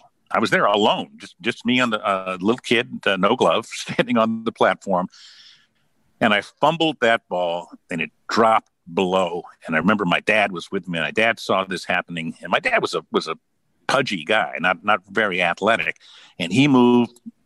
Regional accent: Los Angeles, California, United States; most of the games of my childhood, I ended up growing up in Los Angeles, were at Dodger Stadium

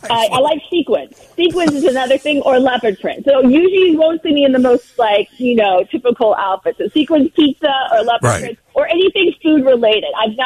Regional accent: California, United States; I'm from Southern California.

